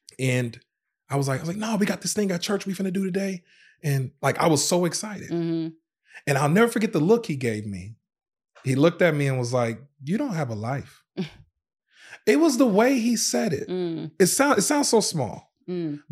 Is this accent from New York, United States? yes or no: no; Racine, Wisconsin, United States; also born or lived in Zion, Illinois; Born in Zion, Illinois, but we moved to Racine, Wisconsin when I was, I think about 5 years old.